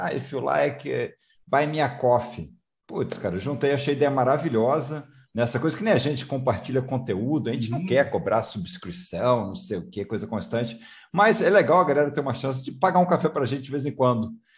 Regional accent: Rio de Janeiro, Brazil; moved away; Eu também sou carioca, estou morando fora do Rio um tempão, mas sou carioca.

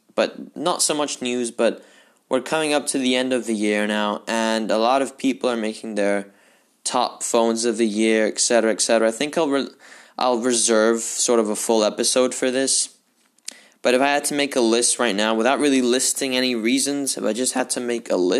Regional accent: Spain; English is a second language; now in China; I am from Spain. I live in China, and I love the NFL, but I am an NFL fan.

